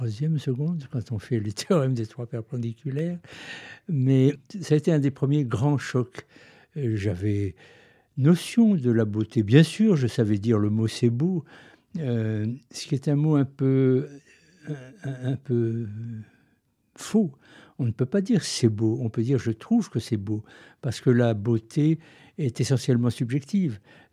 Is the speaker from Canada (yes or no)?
no; Commercy, Grand Est, France; je suis né à Commercy. J'y ai vécu jusqu'à mon baccalauréat, donc je connais bien la région.